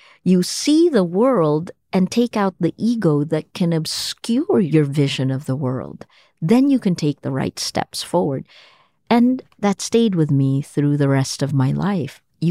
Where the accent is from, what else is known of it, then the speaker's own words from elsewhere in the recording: Toms River, New Jersey, United States; also born or lived in Manila, Philippines; then in 1986, when I went back to Manila after 13 years away, I didn't have the cultural signals then. I was a kid from Toms River, New Jersey, you know, and so each one of those changed.